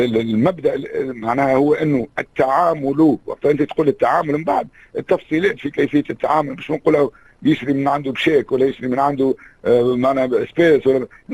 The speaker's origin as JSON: {"language": "Arabic", "country": "Tunisia", "said": "سنناضل من اجل انه يكون عندنا في تونس قانون مشرف يجرم هذا التطبيع"}